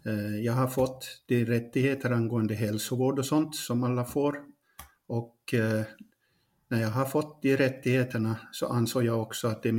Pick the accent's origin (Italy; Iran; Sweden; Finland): Finland; Pedersöre, Ostrobothnia; now in Ukraine; Jag är barnfödd i Poromaa. Idag så heter det en kommun Pedersöre, det är i Österbotten. Och egentligen kom jag till Ukraina 2017 i form av arbetet.